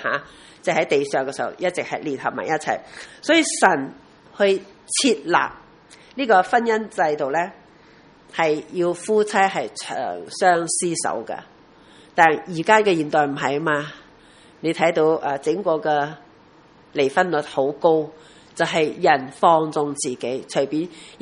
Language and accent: Cantonese; Hong Kong; 我说不早，我是香港人迟啫。